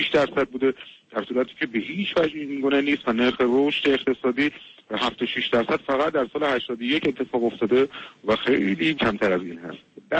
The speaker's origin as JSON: {"language": "Persian", "country": "Iran", "said": "به عنوان یه ایرانی"}